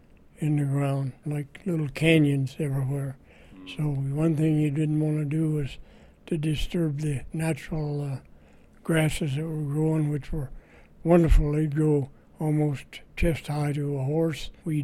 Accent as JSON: {"language": "English", "town": "Freeman", "region": "Missouri", "country": "United States", "tie": "born there", "said": "I was born in Freeman, Missouri, south of Kansas City, not too far."}